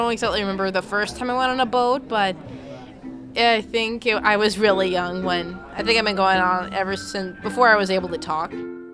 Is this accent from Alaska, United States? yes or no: yes; Craig, Alaska, United States; I'm from Craig, Alaska, which is from the Southeast Panhandle. The type of Alaska that I grew up around is around boats and hunting